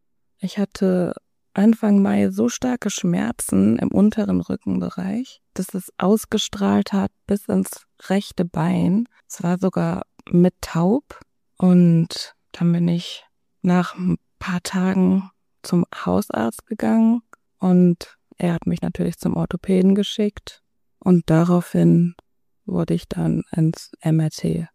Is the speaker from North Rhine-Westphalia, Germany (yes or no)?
yes; Viersen, North Rhine-Westphalia, Germany; Nee, ich komme aus Viersen. Und das war auch alles hier in Viersen.